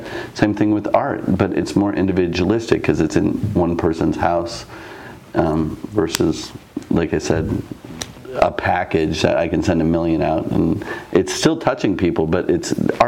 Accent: Ohio, United States; I grew up in Ohio, yeah.

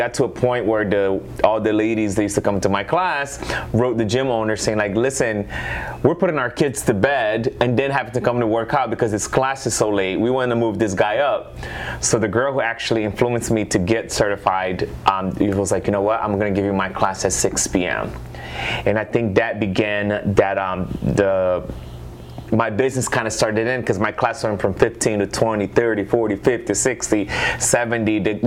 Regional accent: Brazil; moved away as an adult; now in United States; in my early 20s, just to give you guys, I came from Brazil, and at that time we had applied for my green card.

